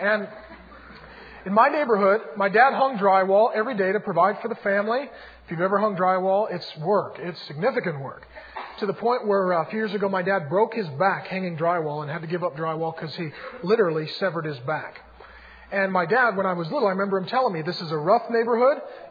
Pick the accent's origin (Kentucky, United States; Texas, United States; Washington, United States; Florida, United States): Washington, United States; Seattle; I was raised in South Seattle in the ghetto behind the Deja Vu next to the airport.